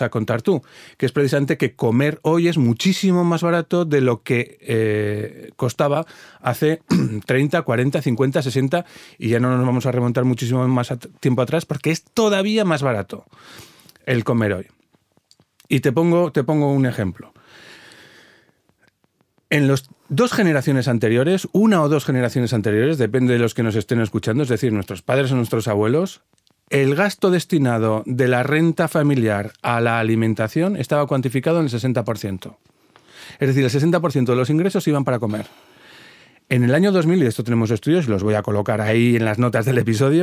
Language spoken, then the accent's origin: Spanish; Spain; a medida que nosotros, como españoles, realizamos ese proceso de transición nutricional